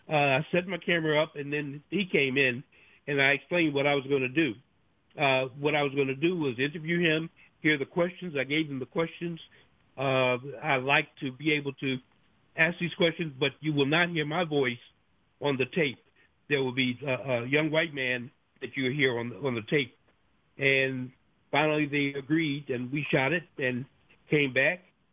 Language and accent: English; Memphis, Tennessee, United States; I was raised in Memphis, Tennessee, and top jock in Memphis was a gentleman named Nat D. Williams, who also was my Sunday school teacher and my 12th grade history teacher.